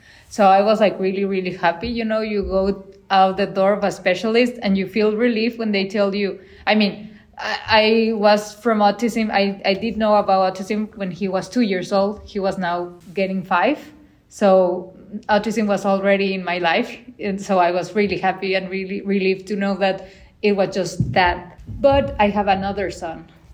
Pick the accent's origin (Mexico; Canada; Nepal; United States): Mexico; Cancun, Quintana Roo; We're from Cancun. So we had to drive 4 hours to Mérida to get the genetical test.